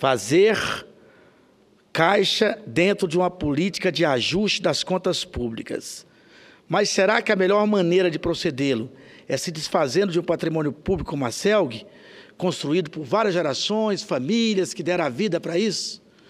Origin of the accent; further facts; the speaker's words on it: Alexânia, Goiás, Brazil; porque eu sou nascido em Corumbá de Goiás, criado em Alexânia